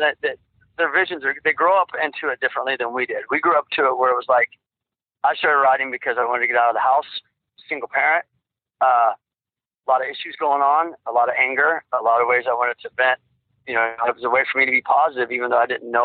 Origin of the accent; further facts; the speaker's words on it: Kansas City, Missouri, United States; I was lucky because I grew up in Kansas City around a good friend of my best friend, Dennis McCoy.